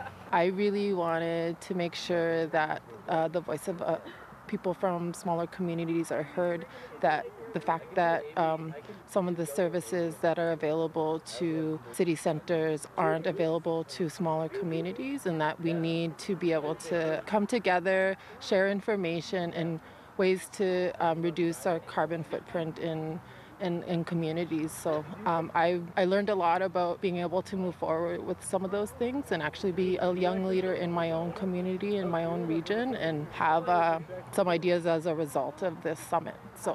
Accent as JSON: {"language": "English", "town": "Fort Providence", "region": "Northwest Territories", "country": "Canada", "said": "I'm from Fort Providence, Northwest Territories."}